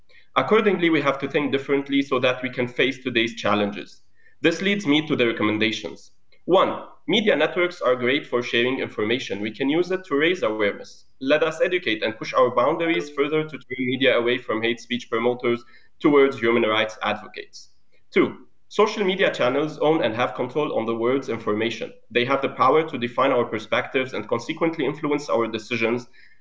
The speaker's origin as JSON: {"language": "English", "town": "Beirut", "region": "Beirut Governorate", "country": "Lebanon", "said": "I am from Beirut, Lebanon, and a former minority fellow at OHCHR belonging to the Assyrian community."}